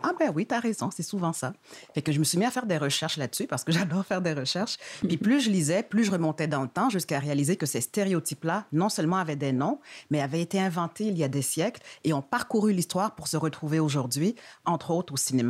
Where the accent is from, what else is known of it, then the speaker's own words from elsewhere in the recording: Montreal, Quebec, Canada; étant donné que je suis née puis j'ai grandi à Montréal.